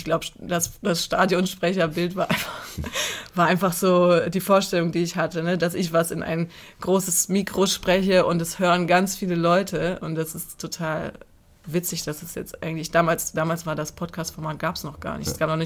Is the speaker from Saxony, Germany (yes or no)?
no; Cologne, North Rhine-Westphalia, Germany; und Köln ist meine Heimatstadt und ich werde sie immer lieben